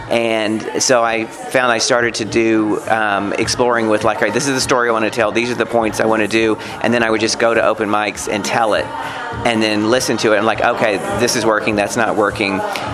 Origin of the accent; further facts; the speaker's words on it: Beaumont, Texas, United States; now in New York City, United States; my mother, my Texas tornado of a mother, Mama Jean, is on a plane from my hometown of Beaumont, Texas, to New York City.